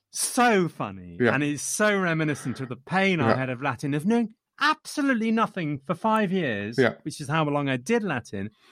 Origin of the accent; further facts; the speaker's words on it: England, United Kingdom; No. I am English.